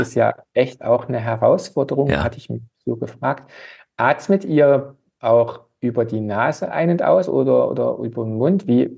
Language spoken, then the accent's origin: German; Saxony, Germany; ich bin ja ursprünglich aus dem Erzgebirge und schöne Mountainbike-Region.